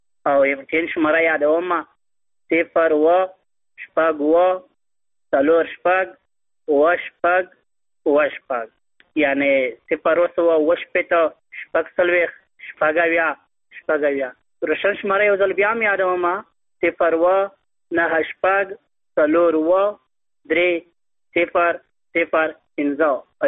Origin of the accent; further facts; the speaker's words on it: Khost, Afghanistan; زه د فل خوستای ما بیا له ګلابونو خوست ولایت څخه یم